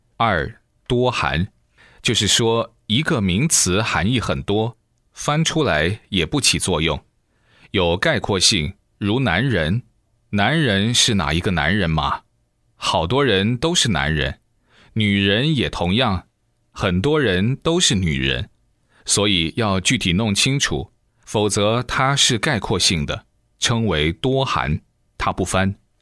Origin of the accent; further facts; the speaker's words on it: Sichuan, China; 后几年住在我的家乡，在雾中山建立的庙宇。